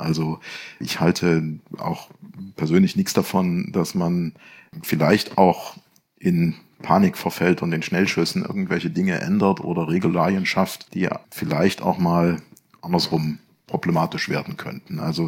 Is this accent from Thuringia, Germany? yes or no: yes; Thuringia, Germany; Als Thüringer würde ich jetzt sagen